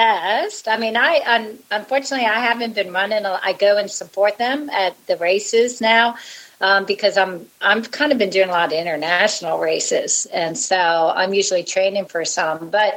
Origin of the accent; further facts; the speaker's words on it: Jacksonville, Florida, United States; it starts in Jacksonville, my hometown, which is cool.